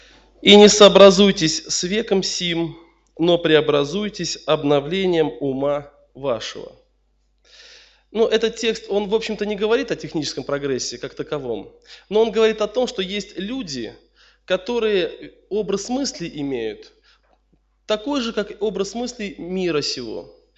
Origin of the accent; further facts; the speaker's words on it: Yeysk, Krasnodar Krai, Russia; Я из Краснодарского края, город Ейск.